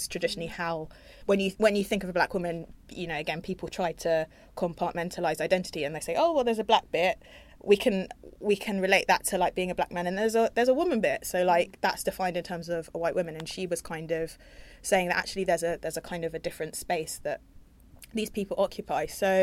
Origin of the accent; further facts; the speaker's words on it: London, United Kingdom; black woman. I went to state school. I was also educated at Oxford University. I'm able-bodied, I'm cisgender, I'm straight, and I'm from North London.